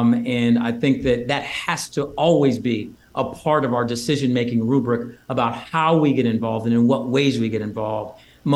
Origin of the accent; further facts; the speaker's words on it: Iowa, United States; born there; You know, I was born in Iowa.